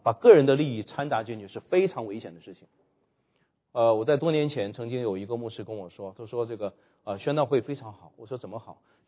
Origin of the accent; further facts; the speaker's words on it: China; 我们中国人很熟悉的哈，我们有皇室的叫做皇叔哈